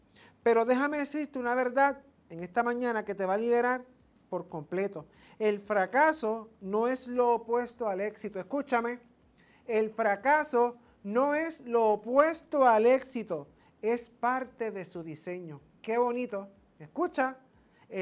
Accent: Puerto Rico; a lo cual nosotros como puertorriqueños nos unimos

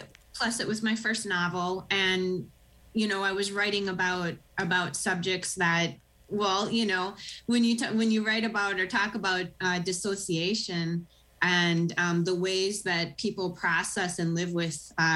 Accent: Minnesota, United States; Well, I grew up here in Minnesota

